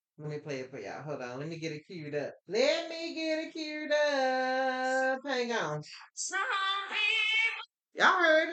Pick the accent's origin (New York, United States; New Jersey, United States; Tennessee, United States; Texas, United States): Texas, United States; I am from Texas, so I do get down with a little country.